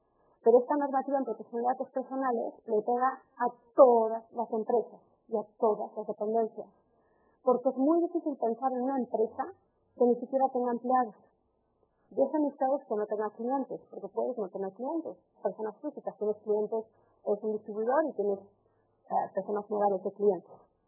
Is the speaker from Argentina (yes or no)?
no; Mexico City, Mexico; Yo soy chilanga y no sé.